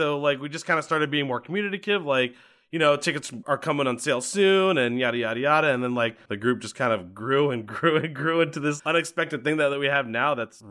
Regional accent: Maryland, United States; So I am from Maryland, right outside of Washington, D.C. I've lived there my whole life.

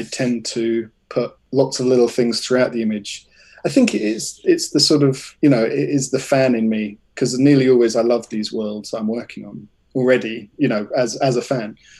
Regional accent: Watford, East of England, United Kingdom; born or raised there; also born or lived in Brighton

